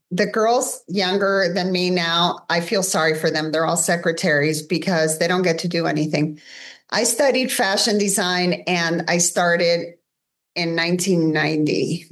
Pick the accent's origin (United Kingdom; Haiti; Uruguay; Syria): Uruguay; This is in Uruguay. I'm from Uruguay.